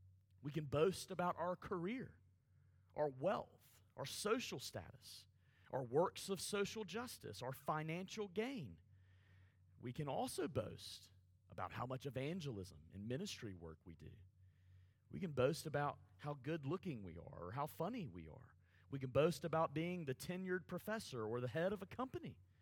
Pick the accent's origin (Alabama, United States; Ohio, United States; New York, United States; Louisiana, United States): Alabama, United States; I'm from Alabama, I always have that excuse.